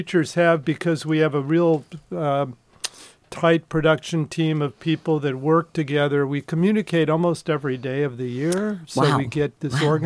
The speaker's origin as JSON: {"language": "English", "region": "Louisiana", "country": "United States", "said": "I am from Louisiana, and even though I'm not here all year, I think about Astoria all year when I'm not here."}